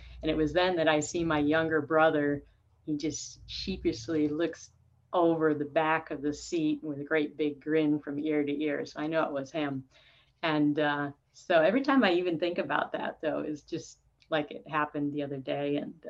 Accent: New York, United States; I grew up in New York State with six brothers. I was the only girl.

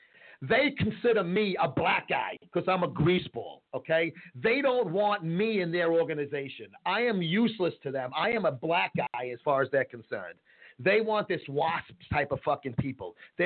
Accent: Brooklyn, New York, United States; When I was a kid growing up in Brooklyn, they broke our balls. We were the white fucking dirtbags in the neighborhood.

